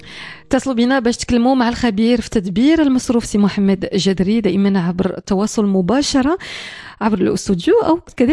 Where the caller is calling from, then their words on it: Casablanca, Casablanca-Settat, Morocco; من الدار البيضاء، عندي 6000 درهم هو الصالير ديالي